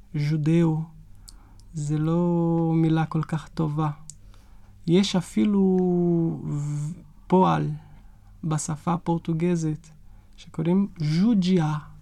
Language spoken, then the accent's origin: Hebrew; Amazon, Brazil; born there; Hebrew is a second language; כשעקבתי אחרי הדורות, איך הם הגיעו לאן שאני נולדתי כבר ליד הג'ונגל, הייתי יכול לראות שיש נדידות מחוף הים במזרח למערב, אל תוך המדינה.